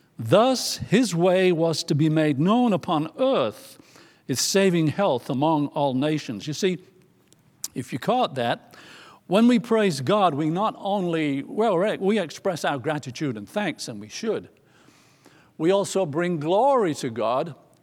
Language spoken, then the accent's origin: English; England, United Kingdom; I'm from England. I'm supposed to speak perfect English there, but that's just a rumor.